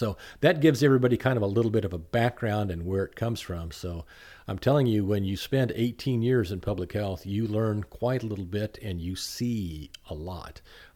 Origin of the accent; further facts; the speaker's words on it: Lawrence, Kansas, United States; I'm a native Kansan. I was born in Lawrence, 1959. I'm 64, going to be 65 in January.